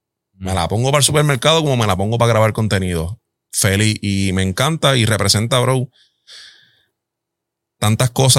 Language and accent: Spanish; Puerto Rico; en Puerto Rico, de donde yo soy natal